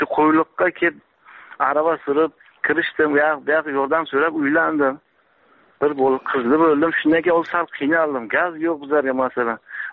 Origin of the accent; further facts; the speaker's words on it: Samarkand, Samarqand Region, Uzbekistan; Men Samarqanddan, bitta qo'lim yo'q